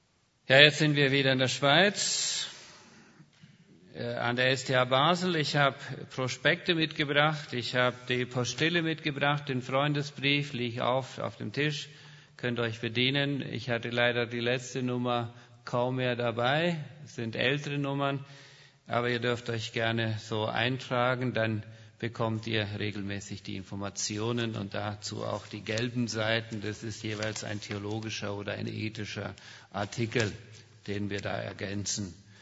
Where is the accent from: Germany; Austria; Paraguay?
Paraguay; Chaco; Bin geboren, aufgewachsen im Busch vom Chaco Paraguays. Hab 7 Geschwister. Mein Vater war ursprünglich Lehrer und später Pastor. Ansonsten sind wir auf dem Bauernhof aufgewachsen.